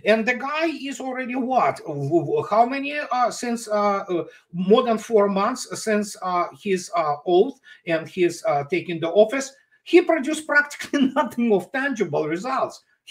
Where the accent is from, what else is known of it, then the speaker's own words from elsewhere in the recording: United States; Yes, the border, I, as an American, I have to say, absolutely, secure the border.